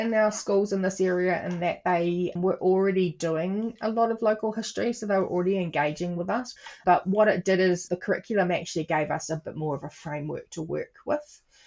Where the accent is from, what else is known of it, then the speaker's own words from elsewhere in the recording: New Zealand; growing up in Aotearoa, New Zealand, we didn't have that opportunity to learn our history.